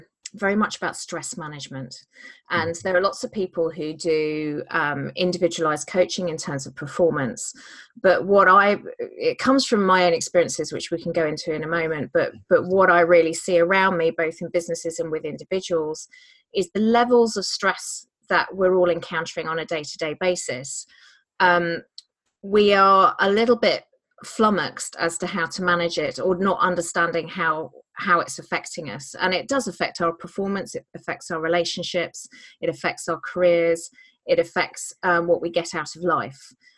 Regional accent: South East England, United Kingdom; But I grew up on the Ashdown Forest, and it is the ancient name for Ashdown Forest.

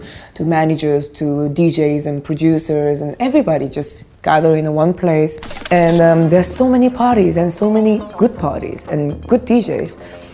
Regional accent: South Korea; now in London, United Kingdom; Growing up in Korea, I used to listen to a lot of K-pop

